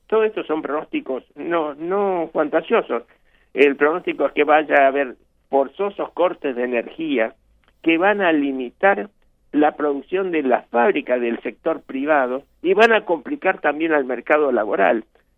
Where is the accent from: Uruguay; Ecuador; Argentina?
Uruguay; yo, como medio uruguayo, también lo sé y lo siento